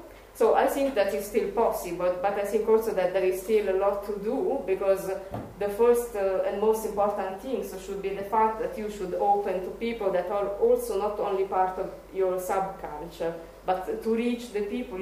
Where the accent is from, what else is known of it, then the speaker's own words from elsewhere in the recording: Italy; maybe because I come from Italy